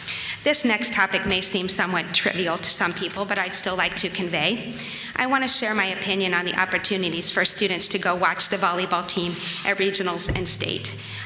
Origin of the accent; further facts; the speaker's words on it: Shelby, Ohio, United States; I grew up in Shelby, Ohio, home of the Whippets, and my basketball team won state back in the day.